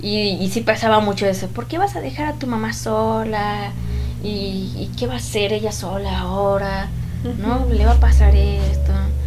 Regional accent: Jocotitlán, State of Mexico, Mexico; o al menos por donde yo he vivido, en Joco, soy de Jocotitlán, se piensa que las mujeres se deben de quedar con su mamá para cuidarlas.

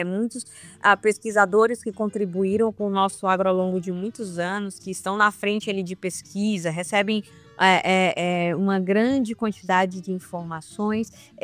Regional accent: Brazil; Então a gente celebra com ela como brasileiros e como pessoas do agro.

